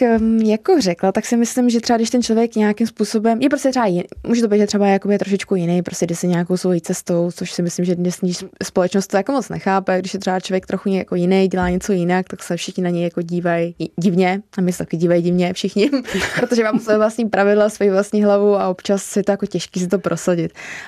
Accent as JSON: {"language": "Czech", "town": "Horní Počernice", "region": "Prague", "country": "Czechia", "said": "my jsme jako vlastně z Horních Počernic, Prahy 9"}